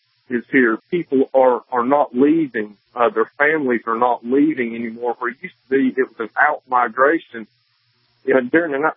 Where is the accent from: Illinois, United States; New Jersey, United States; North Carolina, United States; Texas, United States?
North Carolina, United States; accent: southern United States; I don't know if you can tell by my accent or not, but I am a native of the southern United States and in western North Carolina